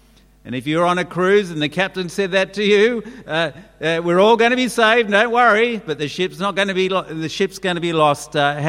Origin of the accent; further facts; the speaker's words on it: Sydney, New South Wales, Australia; I grew up in Sydney, and just about every suburb in Sydney had three or four churches.